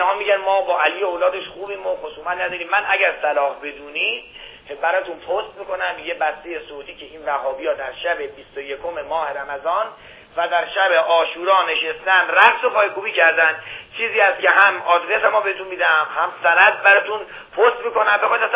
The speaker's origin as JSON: {"language": "Persian", "country": "Iran", "said": "من خودم به عنوان یه ایرانی حالا میخوام از ایشون بپرسم"}